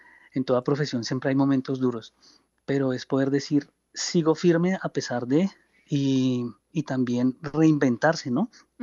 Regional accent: Boyacá, Colombia; yo soy boyacense, ¿no? Entonces tengo como una herencia un poco, digamos, campesina

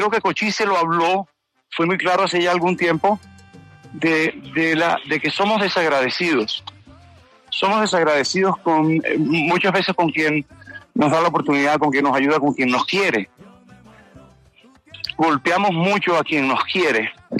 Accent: Colombia; voy a tocar el tema de mi familia colombiana. Un poco de esas dificultades que tuve en mi país, en momentos muy difíciles en mi país.

